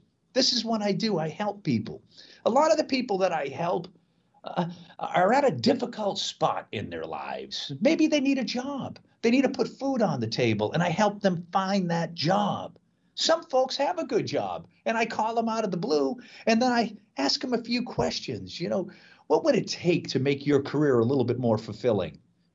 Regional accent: Boston, Massachusetts, United States; I want to know what's going on in my hometown. So Boston Danny gives us an update. He brags about his sports teams, the weather, and the fair city of Boston.

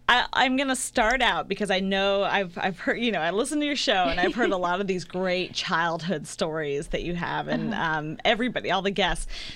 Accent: Florida, United States; So growing up in Florida, I became a lifeguard.

